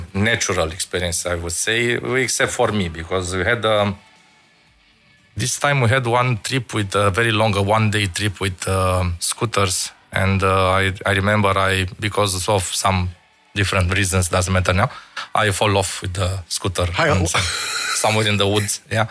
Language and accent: English; Madagascar; English is a second language; Because exactly, we are from Madagascar, so they have to let us.